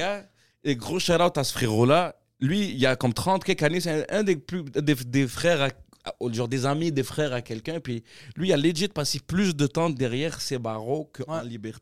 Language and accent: French; Quebec, Canada; accent: Quebecois; J'arrive, puis moi, mon petit accent québécois pour les désamorcer.